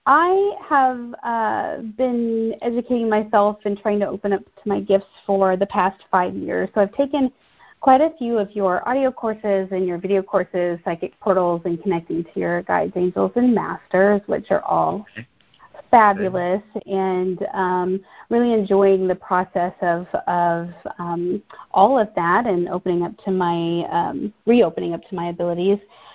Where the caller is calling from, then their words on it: Lincoln, Nebraska, United States; I'm calling from Nebraska. I live in Lincoln, Nebraska.